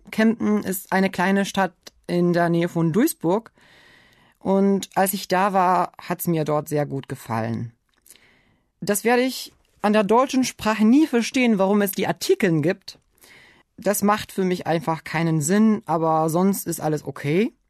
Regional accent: Istanbul, Turkey; German is a second language; ich komme aus Istanbul, aus der Türkei. Ich bin 1992 geboren.

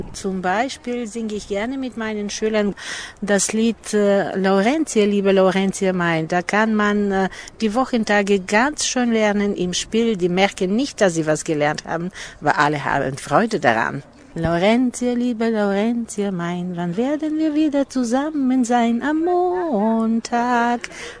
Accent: Sofia, Sofia City, Bulgaria; Ich komme aus Bulgarien. Ich bin im Jahr 1945 geboren, in Sofia.

